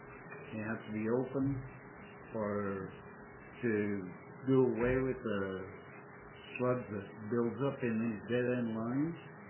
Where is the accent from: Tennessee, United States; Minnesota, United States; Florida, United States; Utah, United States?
Utah, United States; Wales; And I'm from Wales, Utah. It's a rural community in Sankey County.